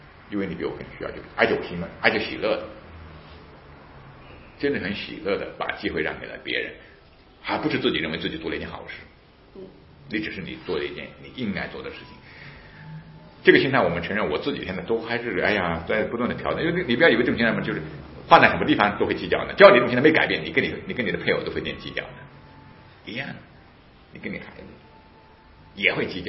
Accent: China; 就他早已经注意到我是中国来的人

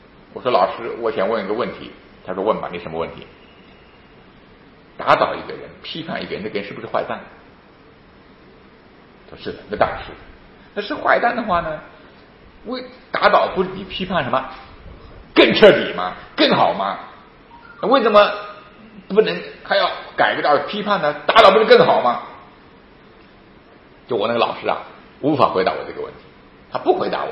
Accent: China; 我在小乡镇里面长大，根本没去过大城市哈。我竟然说什么呢？在小学我竟然说，好像我生错了国度，好像我觉得我不应该生在中国

